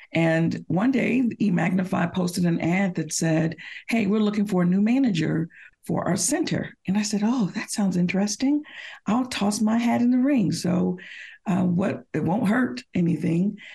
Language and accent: English; Orlando, Florida, United States; I'm originally from Orlando, Florida, so I'm a long way from home.